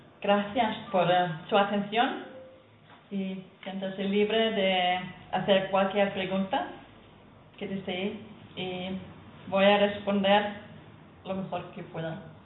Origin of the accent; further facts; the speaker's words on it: Denmark; first language Danish; Spanish is a second language; en danés, en mi lengua materna.